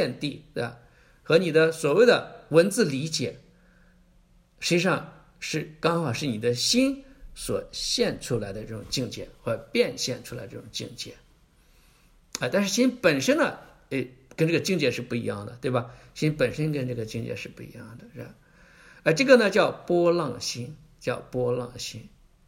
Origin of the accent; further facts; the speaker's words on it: China; 形成一个龙，我们中国人喜欢看龙